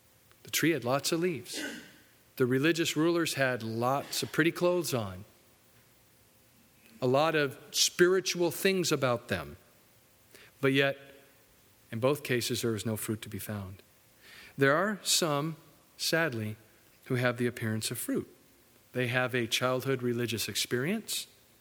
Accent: United States; And I'm an American. And I live in the South.

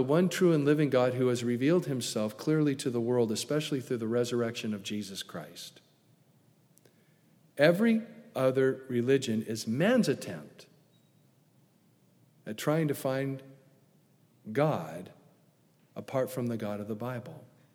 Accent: California, United States; born there; But I wasn't born in the South. I was born in Southern California, where fire is a two-syllable word

